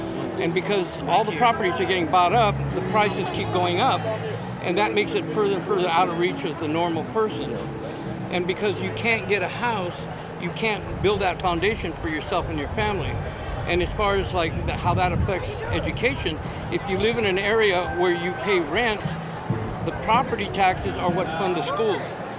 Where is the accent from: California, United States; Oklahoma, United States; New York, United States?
California, United States; San Jose; San Jose, California. That's where I'm living.